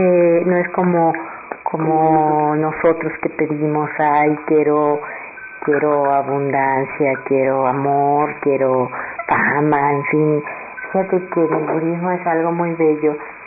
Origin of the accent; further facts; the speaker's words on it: Monterrey, Nuevo León, Mexico; me he sentido siempre muy regia, extraño, añoro, adoro mi tierra natal.